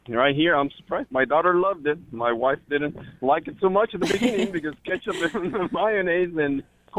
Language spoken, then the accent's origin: English; Guatemala; First time calling, and I'm from Guatemala, you know, and actually we're fortunate to have corn like all year long, so we use it a lot.